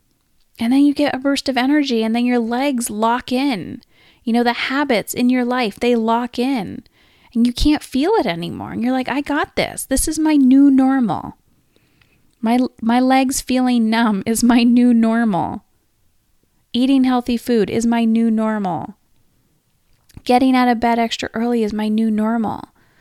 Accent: Canada; not miles, kilometers, because I'm Canadian, kilometers

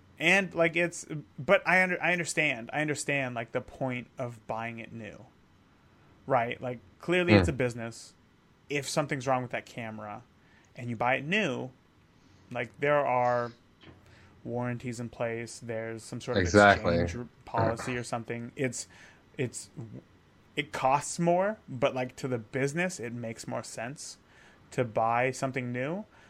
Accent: California, United States; growing up in California

